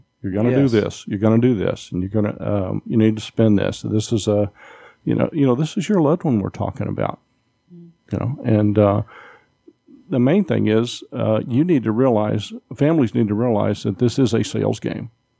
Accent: Louisiana, United States; also born or lived in Texas; Well, I'm a Texas transplant to Louisiana, and I grew up in Louisiana and went into the Air Force.

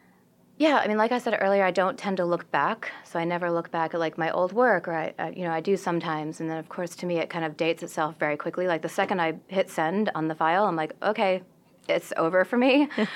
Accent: East Coast, United States; also born or lived in New York / Dallas; growing up on the East Coast, living in New York for 12 years, then living in Dallas for 6 and coming here

